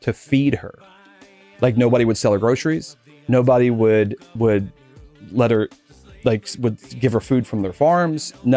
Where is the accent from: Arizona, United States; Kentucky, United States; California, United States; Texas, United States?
Kentucky, United States; growing up in Eastern Kentucky, right where Ohio, West Virginia, and Kentucky kind of butt together, it's a very middle class, lower middle class place.